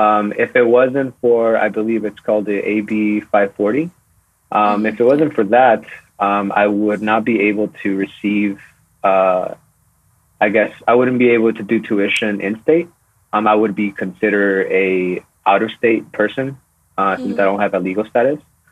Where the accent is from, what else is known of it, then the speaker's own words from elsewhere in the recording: Guadalajara, Jalisco, Mexico; English is a second language; now in United States; Also being an immigrant and coming from Mexico, so just south of the border. I'm from I was born in Guadalajara, Jalisco.